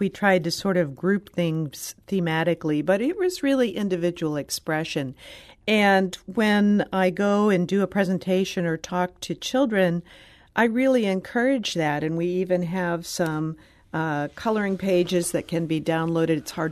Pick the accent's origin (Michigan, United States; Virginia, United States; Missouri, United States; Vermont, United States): Missouri, United States; Ferguson; I grew up in Ferguson.